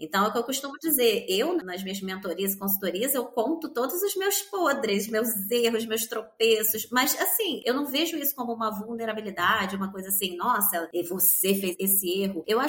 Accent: Brazil; now in Lisbon, Portugal; Nós somos brasileiros, já temos uma certa espontaneidade natural.

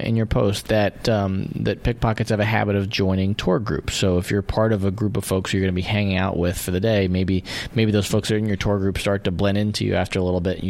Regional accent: New York, United States; Maybe it's because I come from New York.

